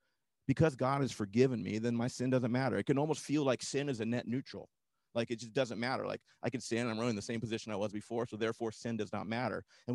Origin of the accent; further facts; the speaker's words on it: Washington, United States; I grew up in Washington, and there are blackberry bushes everywhere in Washington.